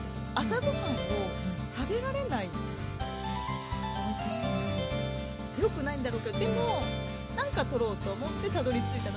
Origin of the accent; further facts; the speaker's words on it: Kanagawa, Japan; accent: Kanagawa dialect; でもなんか神奈川で方言っていう感覚がないから私。